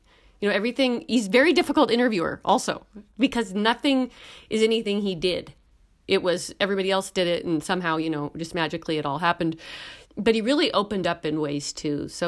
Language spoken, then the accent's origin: English; Missoula, Montana, United States; I became aware of things that I didn't quite understand growing up in Missoula, of the uniqueness of what happened in our city and in our state.